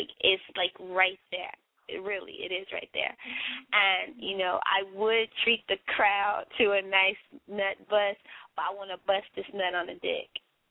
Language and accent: English; the South, United States; Okay, well, I'm from the South